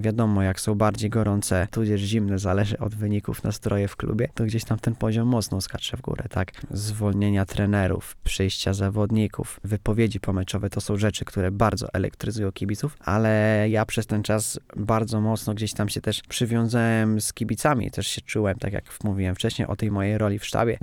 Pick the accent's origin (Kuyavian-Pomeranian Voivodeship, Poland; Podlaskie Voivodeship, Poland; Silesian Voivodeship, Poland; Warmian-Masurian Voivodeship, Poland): Warmian-Masurian Voivodeship, Poland; Nowe Miasto Lubawskie; Jestem człowiekiem z Nowego Miasta.